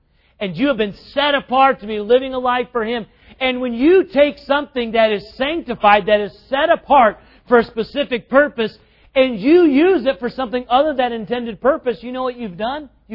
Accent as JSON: {"language": "English", "region": "South Carolina", "country": "United States", "tie": "born or raised there", "said": "I grew up in South Carolina, so my favorite definition of this word, justified, is to be reckoned to be righteous, because we use the word reckon all the time down south."}